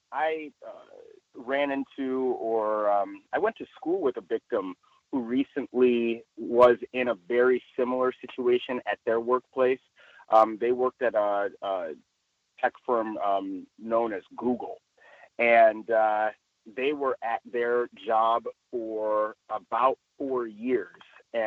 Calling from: Chino Hills, California, United States; I am calling in from Chino Hills.

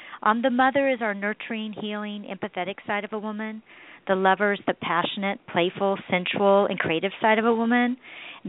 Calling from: San Diego, California, United States; Well, I'm calling from San Diego

